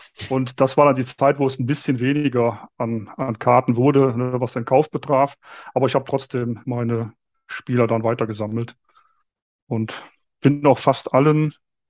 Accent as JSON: {"language": "German", "town": "Viersen", "region": "North Rhine-Westphalia", "country": "Germany", "moved": "yes", "lives_now": "Munich, Germany", "said": "Ich komme natürlich aus dem Rheinland. In der Nähe von Düsseldorf geboren, in Viersen, weiß nicht, wer das kennt, knapp neben Gladbach."}